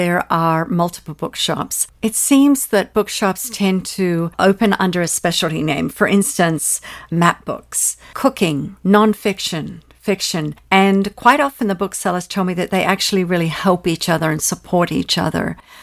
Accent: Tasmania, Australia; Now, I'm from Tasmania

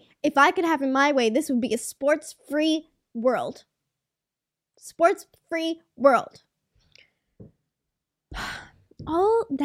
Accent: British Columbia, Canada; And yeah, I'm Canadian. Yeah, I'm from BC.

